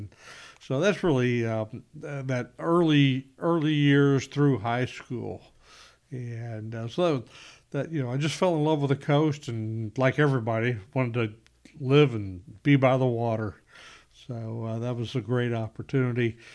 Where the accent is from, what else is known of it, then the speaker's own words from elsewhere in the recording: Ohio, United States; I grew up mostly in Ohio, and it's part of the story about getting to the coast. It's that I grew up in southern Ohio